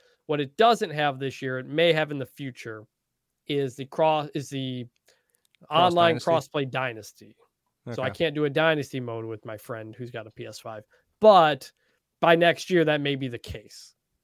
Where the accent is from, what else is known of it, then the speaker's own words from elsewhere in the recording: Detroit, Michigan, United States; Like, I'm from Detroit.